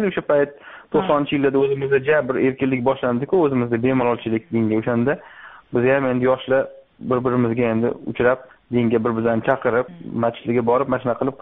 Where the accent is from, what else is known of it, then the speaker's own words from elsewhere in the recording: Tashkent, Uzbekistan; Men o'zim Toshkentdan tug'ilganman. 1972-yilda Toshkentda katta bo'lganman. O'zbek maktabda, keyin rus maktabda o'qiganman.